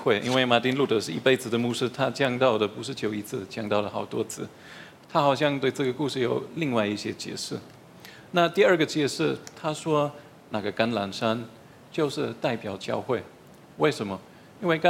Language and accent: Chinese; Germany; Chinese is a second language; 那我是德国人，所以我们在德国除了教会之外，我们也是比较基督教化的社会。